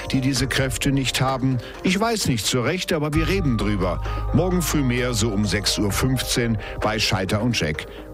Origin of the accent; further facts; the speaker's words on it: Emsbüren, Lower Saxony, Germany; ich kenne aber auch eine Tür in meinem Heimatort in Emsbüren im Emsland